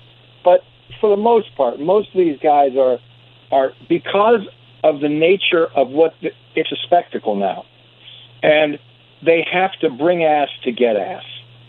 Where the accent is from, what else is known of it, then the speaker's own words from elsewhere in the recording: Youngstown, Ohio, United States; Actually, I'm from Youngstown, Ohio, which is right on the PA line. But it was a steel mill town.